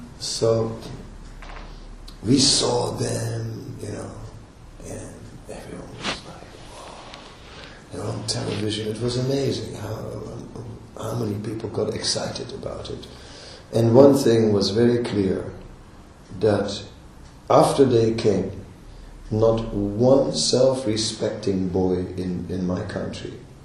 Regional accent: North Holland, Netherlands; I'm from Holland, and my family were for many generations directors in big multinational companies

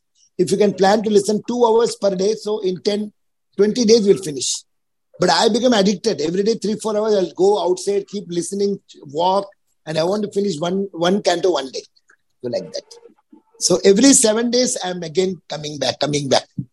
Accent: Chennai, Tamil Nadu, India; So I'm from Chennai.

